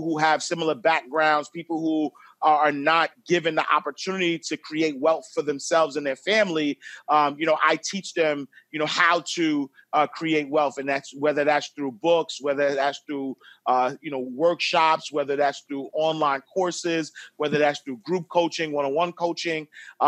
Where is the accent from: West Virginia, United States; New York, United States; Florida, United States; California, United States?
New York, United States; New York City; I'm a kid from St. Nicholas Projects in Harlem, Huntsway Nation and 8th Avenue. And I've always been a hustler. And so, you know, because I grew up low income, I'm the youngest of three, product of a single parent home.